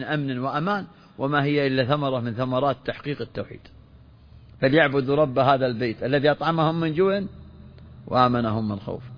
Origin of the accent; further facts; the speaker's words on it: Saudi Arabia; بلادنا المملكة العربية السعودية قامت على لا إله إلا الله محمد رسول الله، ولذلك أساس تأسيسنا واعتزازنا أن غايتنا واضحة في رايتنا